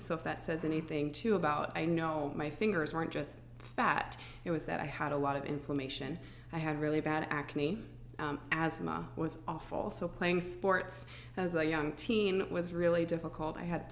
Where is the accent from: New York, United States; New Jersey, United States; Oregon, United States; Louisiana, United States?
Oregon, United States; Portland; now in South Dakota, United States; I am from Portland, Oregon, originally, and I moved out here to South Dakota about 6 years ago.